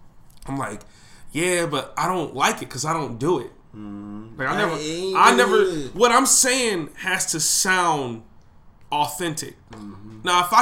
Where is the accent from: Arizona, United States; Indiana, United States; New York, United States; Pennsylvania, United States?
New York, United States; Buffalo; you a Buffalo nigga, and I made it clear I'm from Buffalo. I ain't hiding behind that.